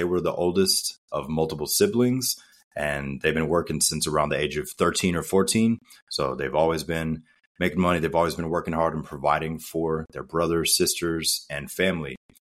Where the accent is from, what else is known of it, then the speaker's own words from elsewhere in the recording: Germany; So as a child, I grew up in Germany. My mother's German. My father's African-American.